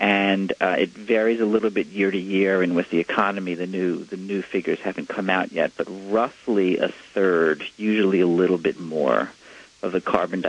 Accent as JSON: {"language": "English", "town": "New York City", "region": "New York", "country": "United States", "tie": "born or raised there", "said": "And growing up in New York City, I had no idea."}